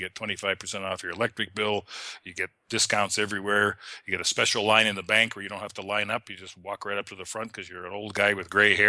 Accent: Canada; I'm Canadian. There's lots of Canadians around here.

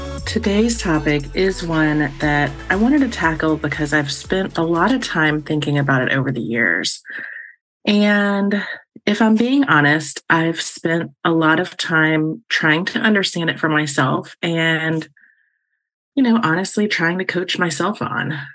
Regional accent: the South, United States; I grew up in the South, where the normal pattern of life is to go to school, get married, and have babies.

